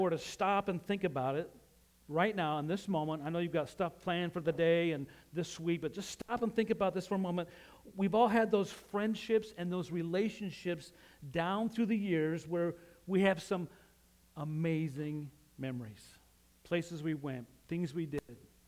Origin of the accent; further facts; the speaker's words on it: Utah, United States; Well, growing up in Utah, that's a state in the United States. It's out west.